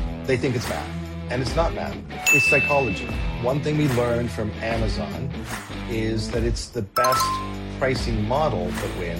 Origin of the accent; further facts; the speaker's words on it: Canada; I'm a Canadian. I actually live in Toronto.